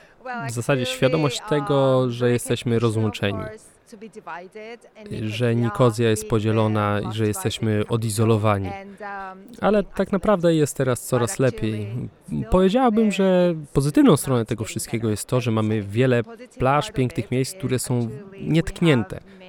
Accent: Hyderabad, Telangana, India; Polish is a second language; Pochodzę z Telangana, z Hyderabadu, więc ja polecam biryani z Hyderabadu.

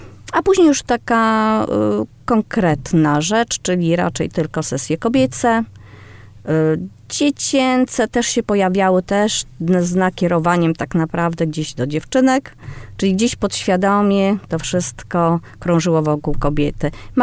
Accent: Szczytno, Warmian-Masurian Voivodeship, Poland; Też pierwsze, które powstało w mojej rodzinnej miejscowości w Szczytnie.

